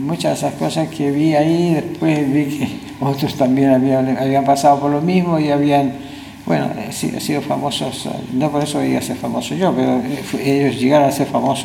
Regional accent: Maullín, Los Lagos, Chile; also born or lived in Chillán; Nací como profesional en Chillán, pero como ser humano en Maullín.

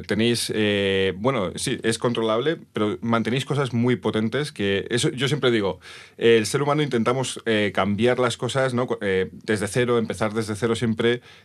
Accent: Madrid, Community of Madrid, Spain; O sea, de hecho ahora Madrid, yo soy de Madrid

